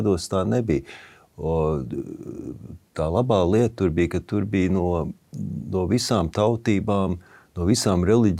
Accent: Bronx, New York, United States; Es arī uzaugu Bronxā.

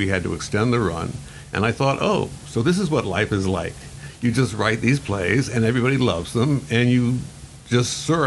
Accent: Tampa, Florida, United States; I was born in Tampa. My father was born in Tampa, where some of the few who have been born here and didn't move here from somewhere else. I went to local schools, Plant High School

